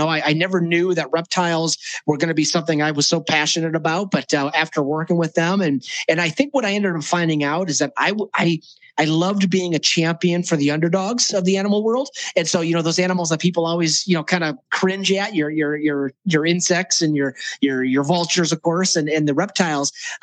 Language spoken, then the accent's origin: English; Cleveland, Ohio, United States; I was at a little science center in Cleveland, Ohio, which is my hometown.